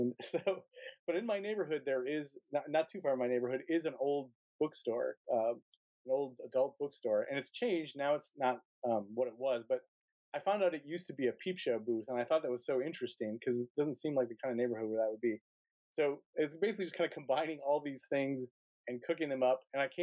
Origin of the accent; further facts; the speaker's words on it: Wausau, Wisconsin, United States; obviously it was pretty small potatoes because it was just my hometown of Wausau, Wisconsin.